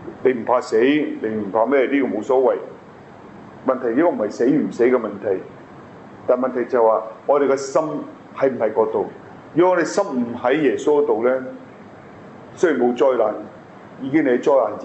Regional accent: Hong Kong; 是不是只为日本人，为我们香港人都是一个信息

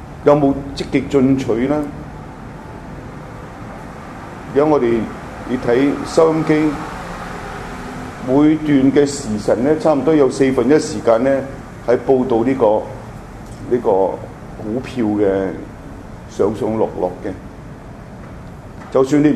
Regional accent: Hong Kong; 其实我们香港人都是50步笑100步而已

